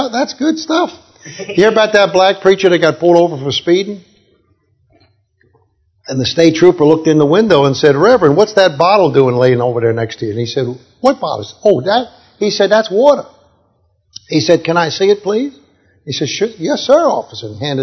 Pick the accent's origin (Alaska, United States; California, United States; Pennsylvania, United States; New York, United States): New York, United States; When I was growing up in New York, little kid in the 1960s, there were two TV shows on competing